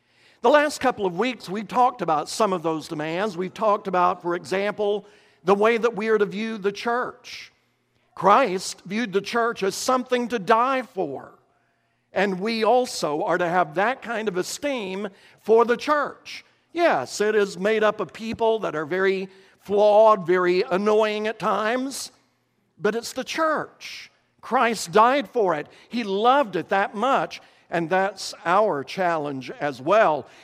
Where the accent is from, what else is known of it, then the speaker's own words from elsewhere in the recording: Kentucky, United States; as we used to say when I was growing up in Kentucky, that's a mouthful.